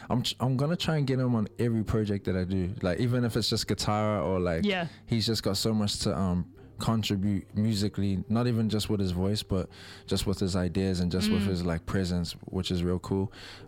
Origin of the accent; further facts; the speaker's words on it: Avondale, Auckland, New Zealand; because, you know, I'm from Avondale, to take it back to where it all started.